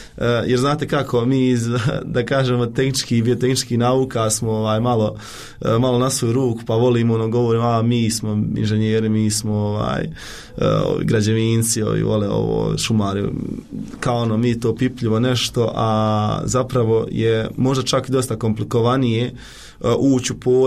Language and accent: Serbian; Miljevina, Republika Srpska, Bosnia & Herzegovina; Ja sam iz Foče, to jest iz Miljevine kod Foče, imam 23 godine, apsolvent sam na Poljoprivrednom fakultetu Univerziteta u Istočnom Sarajevu